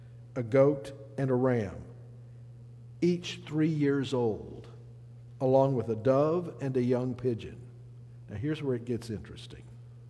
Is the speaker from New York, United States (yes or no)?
no; Texas, United States; You know, one of the things, I grew up in West Texas. We don't have any mountains.